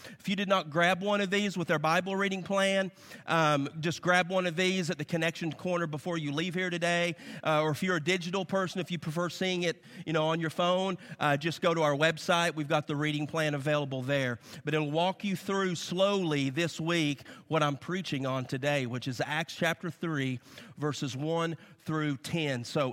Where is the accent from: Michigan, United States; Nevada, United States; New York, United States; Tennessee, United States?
Tennessee, United States; It's because, if you're new here, I'm from East Tennessee, so I still cheer for my Vols, whether they win or whether they lose.